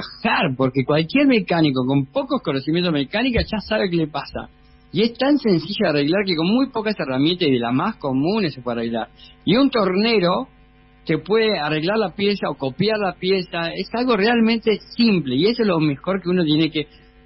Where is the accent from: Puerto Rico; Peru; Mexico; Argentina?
Argentina; moved away; salí de Argentina sabiendo que la única forma que uno puede manejar es manejando del lado de la derecha